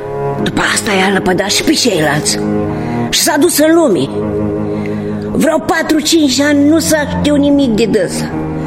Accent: Gașba, Glodeni District, Moldova; din Gașba Glodeni.

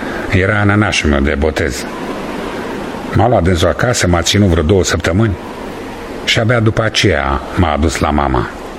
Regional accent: Văleni, Moldova; din Văleni, Vulcănești, și lucrul ăsta îl cunosc foarte bine.

